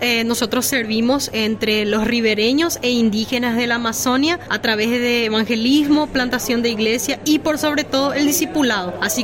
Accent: Capiatá, Central, Paraguay; yo soy la ciudad de Capiatá, casada con un brasilero.

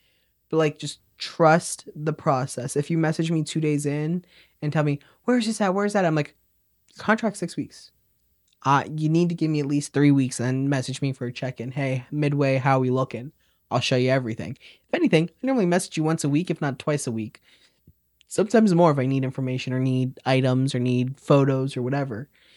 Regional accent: Tyrone, Pennsylvania, United States; I'm from Tyrone, you know, so what can I say?

